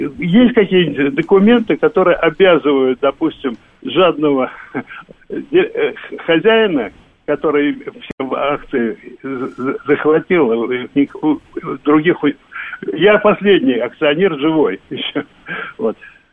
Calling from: Moscow, Russia; я из Москвы.

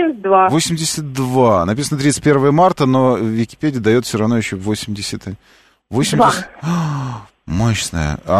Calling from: Moscow, Russia; Да, я из Москвы звоню на всякий случай.

